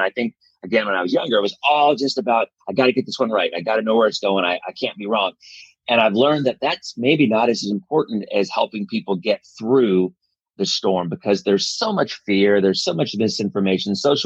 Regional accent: Bellevue, Washington, United States; also born or lived in Seattle; well, I was born in Seattle. I lived in Bellevue.

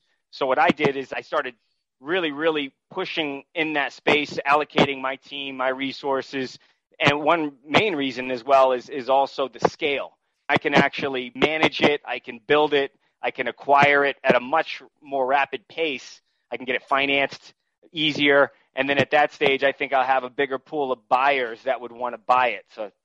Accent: New England, United States; I'm originally from New England. So what I looked at markets that I knew growing up in that region out in Western Massachusetts, Vermont, New Hampshire.

